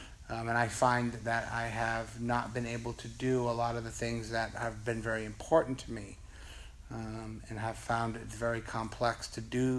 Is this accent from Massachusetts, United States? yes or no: yes; Boston, Massachusetts, United States; now in Los Angeles, United States; So living in Los Angeles has been a very interesting experience. I'm not from here. I'm from Boston.